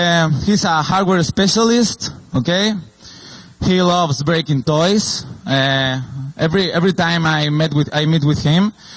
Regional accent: Spain; English is a second language; We are from Spain, okay? This is important to understand the jokes and these kind of things.

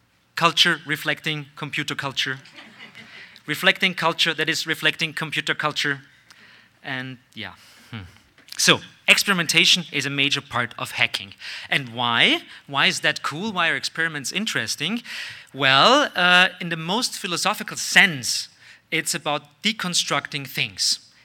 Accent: Austria; So, first of all, I'm from Austria.

